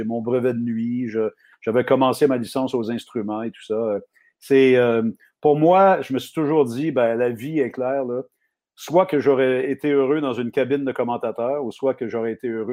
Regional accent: Laval, Quebec, Canada; also born or lived in Ville-Saint-Laurent; Mais on a déménagé très jeune. Moi, j'avais un an et demi quand mes parents ont acheté la maison familiale à Laval, dans le quartier du Vernet, à Laval.

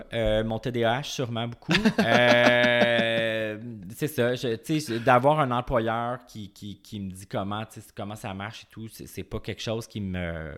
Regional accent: Granby, Quebec, Canada; now in Montreal, Canada; Je viens du coin de Granby.

